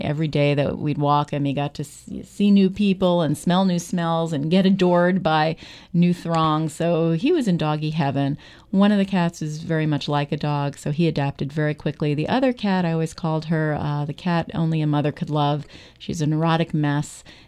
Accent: New York, United States; I mean, I grew up in Long Island and Queens, New York, around there.

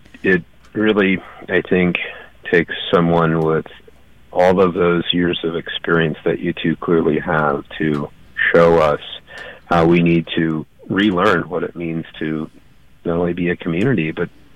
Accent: Brooklyn, New York, United States; Growing up in Brooklyn long ago.

